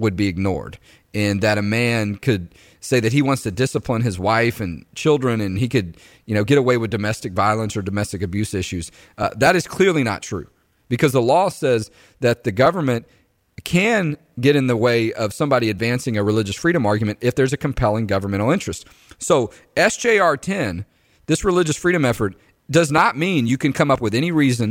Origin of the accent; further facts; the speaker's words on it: Houston, Texas, United States; I'm from Houston, grew up there, spent a lot of time there last year